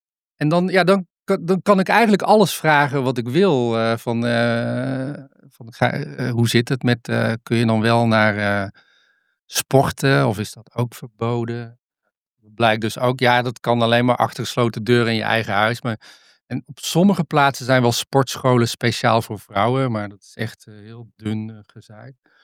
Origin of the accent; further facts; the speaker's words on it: Netherlands; Want ik kom tenslotte uit Nederland en mijn land heeft de Amerikanen geholpen om de Taliban te proberen te...